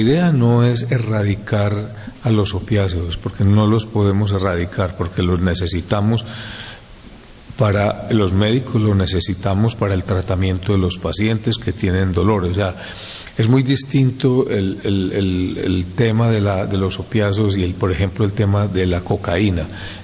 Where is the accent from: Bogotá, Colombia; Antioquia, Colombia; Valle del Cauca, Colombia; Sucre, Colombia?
Antioquia, Colombia; Medellín; born there; Sí, yo nací en Colombia, específicamente en Medellín, Colombia